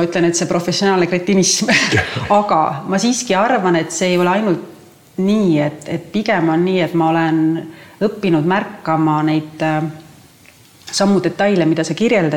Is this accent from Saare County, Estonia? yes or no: yes; Saare County, Estonia; ma olen saarlane